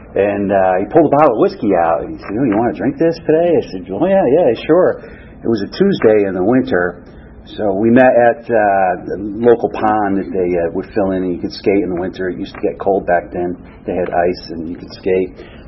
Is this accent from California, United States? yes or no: no; Connecticut, United States; I grew up in Connecticut. I have three older brothers. Just the middle class, lower middle class, dying mill town.